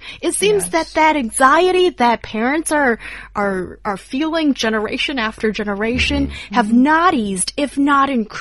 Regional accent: China; English is a second language; I, being a Chinese person, growing up in China in the 1990s, when I remember when society was a lot less affluent

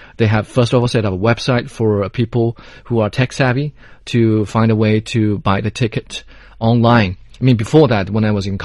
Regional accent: China; luckily for me, my hometown was very close to Shanghai, so it was relatively easier for me.

